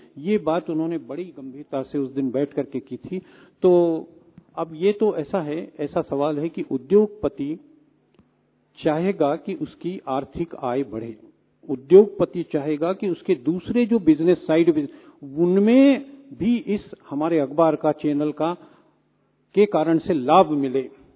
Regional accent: Indore, Madhya Pradesh, India; देखिए, मैं इंदौर शहर से हूँ और इंदौर शहर मध्य प्रदेश की, या यूं कहें देश की, हिंदी पत्रकारिता की राजधानी रही है।

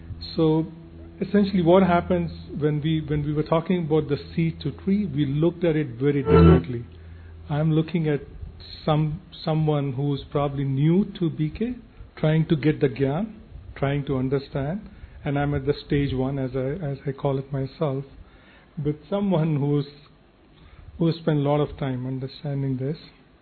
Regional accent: Mississauga, Ontario, Canada; I'm from Mississauga, Canada.

